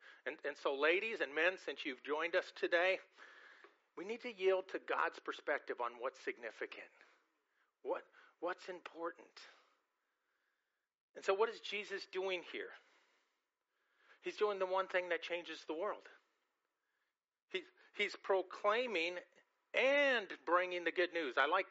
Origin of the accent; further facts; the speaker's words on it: California, United States; My grandmother was concerned with these two boys growing up in California, and she prayed that they would come to know the Lord.